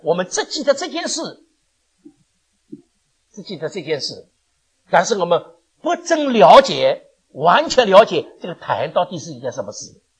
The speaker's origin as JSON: {"language": "Chinese", "country": "China", "said": "我们中国人叫学问，不单是学，还有什么？"}